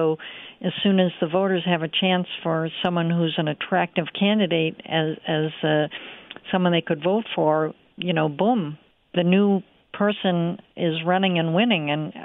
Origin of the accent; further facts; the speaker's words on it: Massachusetts, United States; I actually went back to my home state of Massachusetts to work in her campaign.